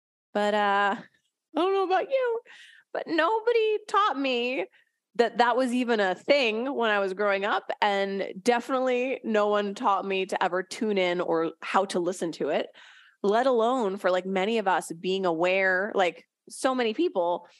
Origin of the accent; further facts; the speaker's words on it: Philadelphia, Pennsylvania, United States; also born or lived in San Francisco; now in Austin, United States; I grew up in the Philadelphia area, so I definitely had all of the seasons and the fall vibes. And then we spent, I think, probably close to 6 years out in San Francisco.